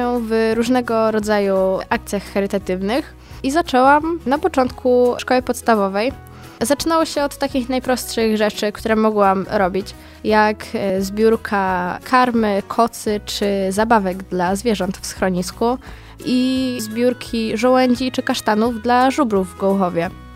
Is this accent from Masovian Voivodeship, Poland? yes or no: no; Kalisz, Greater Poland Voivodeship, Poland; Pochodzę z Kalisza. Moją parafią jest parafia Najświętszej Maryi Panny w Kaliszu.